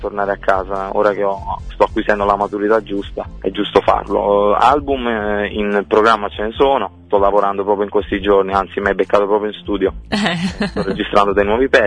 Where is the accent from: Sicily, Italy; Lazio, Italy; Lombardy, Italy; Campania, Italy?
Campania, Italy; Quella è la nostra prerogativa da campani, no? Da napoletani